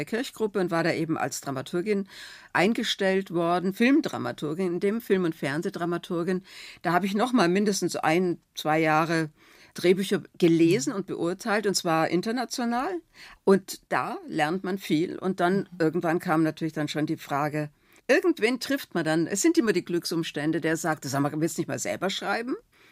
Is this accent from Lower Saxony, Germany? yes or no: no; Baden-Württemberg, Germany; da bin ich Schwäbin